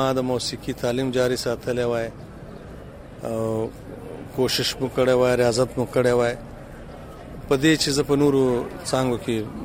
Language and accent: Pashto; Quetta, Balochistan, Pakistan; also born or lived in Pishin; زه مسجد پښین یو، خو موږ په کوټه کې اوسو. زما ټوله تعلیم زوکړه چې دا په کوټه کې سوی ده او تعلیم مو ټوله په کوټه کې حاصل کړی دی، د یونیورسټي پورې.